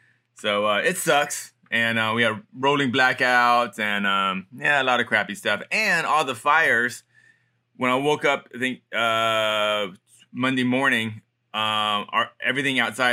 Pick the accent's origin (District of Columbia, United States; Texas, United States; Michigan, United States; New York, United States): Texas, United States; Yeah, I'm from Texas, and I would love to move back to Texas at some point, but weed is still illegal there.